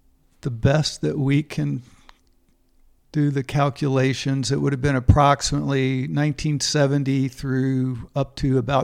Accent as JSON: {"language": "English", "town": "Louisville", "region": "Kentucky", "country": "United States", "tie": "born or raised there", "said": "when I tell them what it was like growing up in Louisville, Kentucky back in the 60s and 70s"}